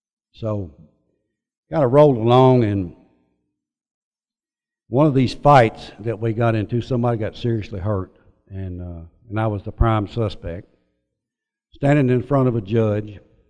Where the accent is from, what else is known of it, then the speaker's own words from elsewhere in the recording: Bowling Green, United States; I was born and raised in Bowling Green